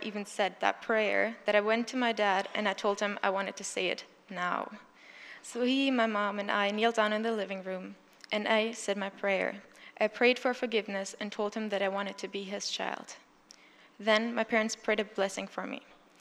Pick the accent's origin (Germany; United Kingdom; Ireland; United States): Germany; I was born in Germany and grew up in a Christian home.